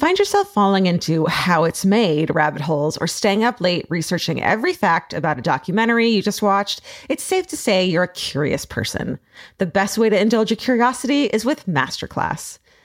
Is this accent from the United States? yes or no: yes; Greencastle, Indiana, United States; born in my hometown of Greencastle, Indiana in 1872